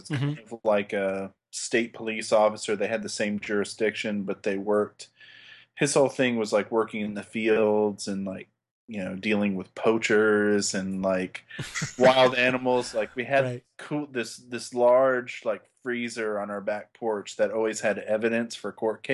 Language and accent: English; Fort Leavenworth, Kansas, United States; born there; also born or lived in Germany; So I was born in Kansas and lived there for a bit. And then we went to Germany and I lived there for a while when I was a kid.